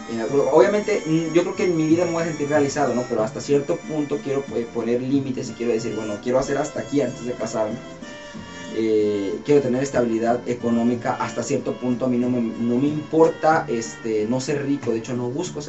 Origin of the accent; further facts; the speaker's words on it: Guadalajara, Jalisco, Mexico; cómo está mi país, cómo está mi terruño por ahí, Guadalajara obviamente, pero pues, México en general, ¿no?